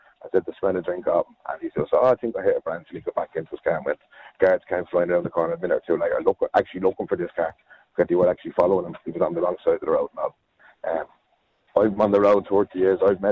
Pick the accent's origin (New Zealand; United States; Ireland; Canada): Ireland; Dublin, Leinster; I'm from Dublin and we're down the country 14 years now.